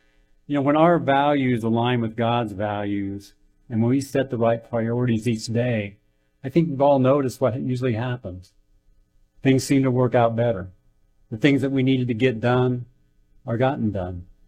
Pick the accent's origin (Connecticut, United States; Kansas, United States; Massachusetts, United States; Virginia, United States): Kansas, United States; I tell people sometimes, I'm from Kansas, I just put things in simple terms.